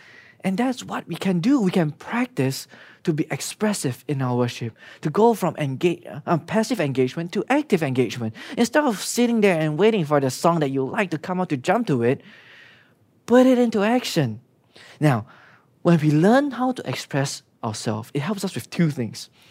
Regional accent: Singapore; Okay, I grew up in Singapore.

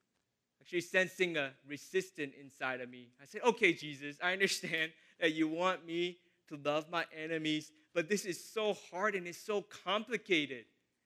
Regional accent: the South, United States; Like I was telling you, I grew up in the South, in the southern part of the U.S.

